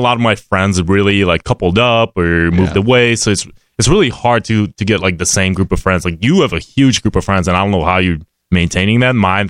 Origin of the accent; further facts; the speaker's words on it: Russia; Oh no, I'm from Russia, so